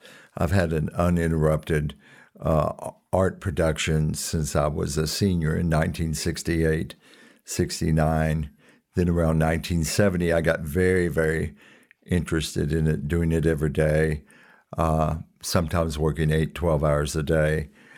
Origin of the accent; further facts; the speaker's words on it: Winchester, Kentucky, United States; I was born in Clark County in Winchester, Kentucky in 1950. Went to the local Catholic school there, St. Agatha Academy.